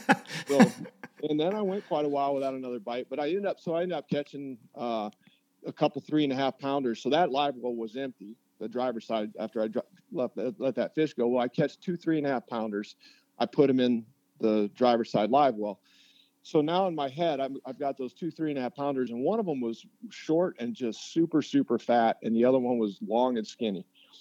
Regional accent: Wyoming, United States; I grew up in Wyoming, and then I did a stint in the Army, and I was stationed out west in San Francisco.

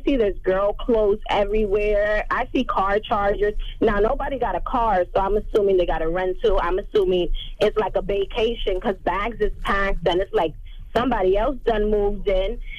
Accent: Miami, Florida, United States; also born or lived in New York; I'm from Miami, but I'm also from New York

